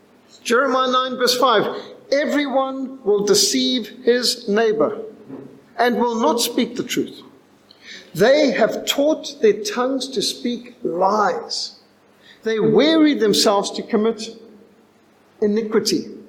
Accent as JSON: {"language": "English", "town": "Cape Town", "region": "Western Cape", "country": "South Africa", "tie": "born there", "said": "I was born in Cape Town, the only one of my family that was, because my sister had been born in Salisbury"}